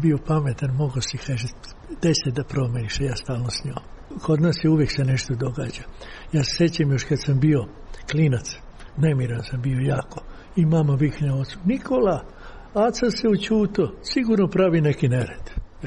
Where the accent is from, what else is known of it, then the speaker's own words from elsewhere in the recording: Belgrade, Serbia; born there; now in Novi Sad, Serbia; iz Novog Sada sam, inače sam rođeni Beograđan. Ja sam rođen na Voždovcu.